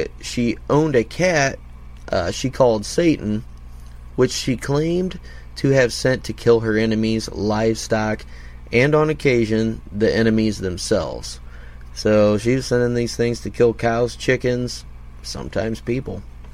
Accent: Indiana, United States; And it's nice to know he lives in Ohio, right next to my home state of Indiana.

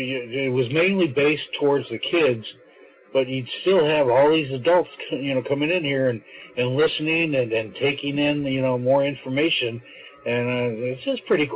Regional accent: Michigan, United States; Here I'm from Michigan, and I can't stand, you know, Detroit Lions or the Tigers or the basketball team.

